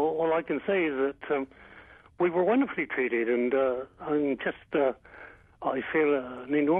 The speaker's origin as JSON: {"language": "English", "region": "England", "country": "United Kingdom", "moved": "as an adult", "lives_now": "Texas, United States", "said": "My wife and I emigrated some 60 years ago from England and to Texas."}